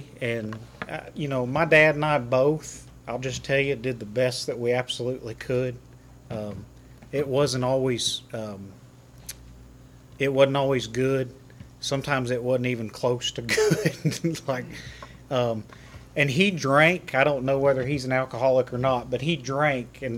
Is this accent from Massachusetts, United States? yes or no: no; Dayton, Ohio, United States; also born or lived in Russell Springs / Lebanon; now in Murfreesboro, United States; I currently live in Murfreesboro. I was born and raised in Dayton, Ohio. Go Flyers, Elite Eight. I went to high school in Russell Springs, Kentucky.